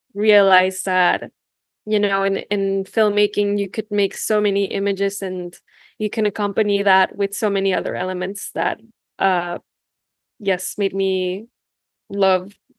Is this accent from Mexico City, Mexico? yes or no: no; Tijuana, Baja California, Mexico; now in Los Angeles, United States; I'm a filmmaker from Tijuana, Baja California, currently living in Los Angeles.